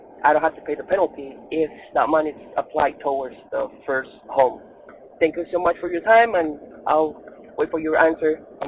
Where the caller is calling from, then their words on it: Dallas, Texas, United States; I'm coming from Dallas, Texas, and I'm currently working on buying my first house.